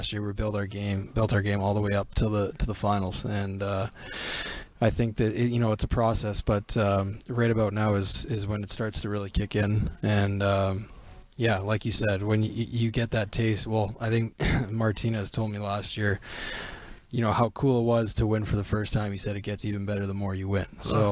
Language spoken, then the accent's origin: English; Winnipeg, Manitoba, Canada; Going back to Winnipeg to play my hometown in the playoffs